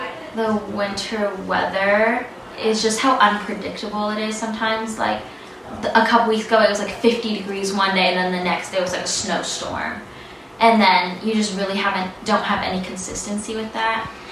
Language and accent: English; Portland, Oregon, United States; now in Chicago, United States; I'm from Portland, Oregon, I had to come back to Chicago, and it was just so cold